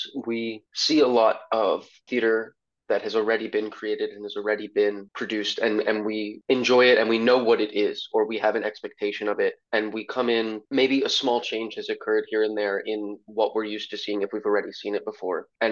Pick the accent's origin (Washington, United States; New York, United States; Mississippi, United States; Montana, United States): New York, United States; Brooklyn; I'm from Brooklyn, so I feel like the opportunities are, there might be more opportunities in New York City, but they're harder to get access to.